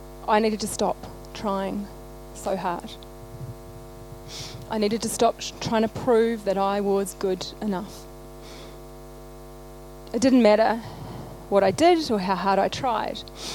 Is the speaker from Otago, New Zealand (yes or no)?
no; Rangiora, Canterbury, New Zealand; also born or lived in Wellington / Auckland / London / Los Angeles; so I'm from Rangiora, obviously. This is my home church from when I was about 20. I'm now 36. And a few years ago, after living Wellington, Auckland, London, LA for work